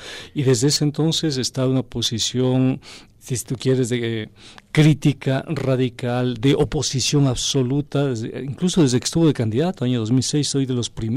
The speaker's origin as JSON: {"language": "Spanish", "town": "Quito", "region": "Pichincha", "country": "Ecuador", "said": "para mí también como quiteño, como parte de esta ciudad"}